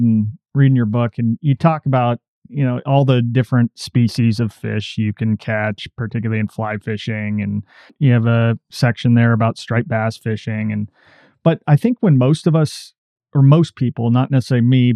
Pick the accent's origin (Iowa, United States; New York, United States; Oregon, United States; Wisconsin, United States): Oregon, United States; I come from the Northwest originally, Oregon.